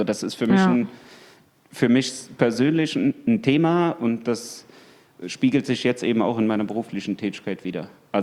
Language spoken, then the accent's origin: German; Mainz, Rhineland-Palatinate, Germany; moved away as an adult; Ich bin gebürtig aus Mainz, habe zwei Brüder und habe Mainz nach dem Abitur verlassen, um zum Studium nach Leipzig zu gehen.